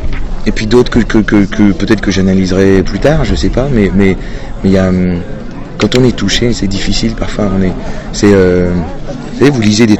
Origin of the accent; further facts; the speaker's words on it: Normandy, France; j'étais chez moi, en Normandie